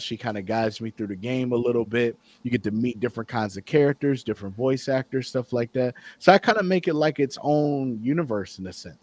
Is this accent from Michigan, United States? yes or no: yes; Detroit, Michigan, United States; I'm from Detroit.